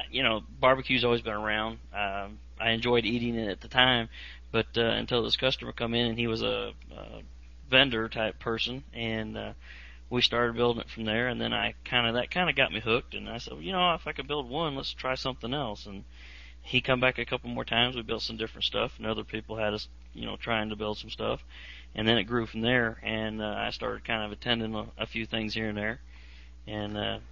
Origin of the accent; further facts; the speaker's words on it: Illinois, United States; moved away; I grew up in Illinois, moved to South Carolina with some construction